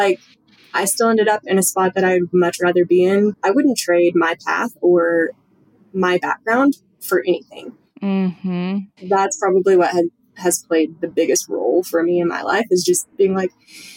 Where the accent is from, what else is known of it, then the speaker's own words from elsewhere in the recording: Kentucky, United States; So I grew up in the Bible Belt in rural Kentucky, and that played a huge role in my life.